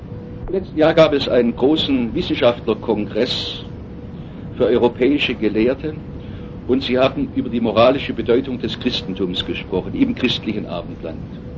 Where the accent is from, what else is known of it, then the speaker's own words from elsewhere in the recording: Korntal, Baden-Württemberg, Germany; Ich komme aus Korntal.